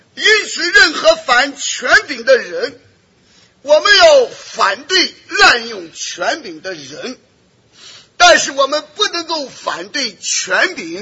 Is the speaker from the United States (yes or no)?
yes; United States; Chinese is a second language; 我们虽然身为美国人美国公民我们有游行示威的权利